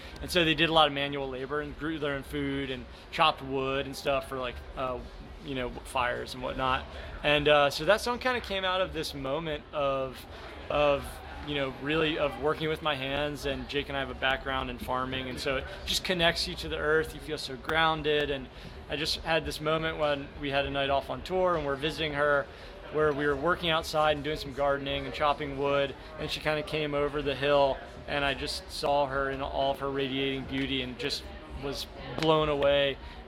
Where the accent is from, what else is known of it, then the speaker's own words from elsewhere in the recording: Baltimore, Maryland, United States; so I grew up in Baltimore, Maryland.